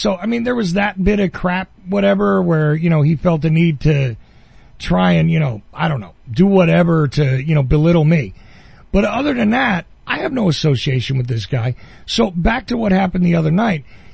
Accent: New Jersey, United States; I said, I'm from New Jersey. Listen to my accent. New Zealand, New Jersey, dude, come on.

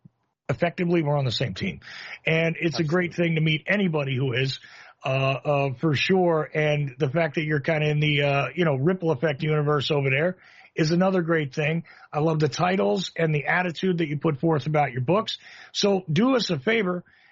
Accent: New Jersey, United States; I am from Jersey, so whatever.

